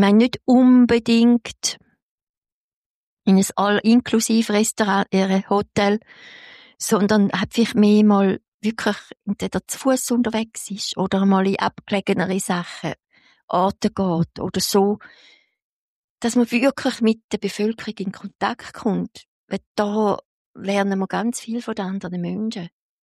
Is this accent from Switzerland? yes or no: yes; Switzerland; gerade wir als Schweizer, die in einem wirklich gut organisierten Land sind